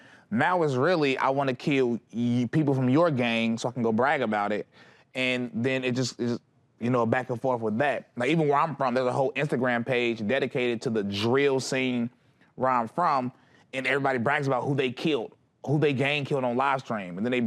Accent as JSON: {"language": "English", "town": "High Point", "region": "North Carolina", "country": "United States", "said": "So I'm from High Point, North Carolina."}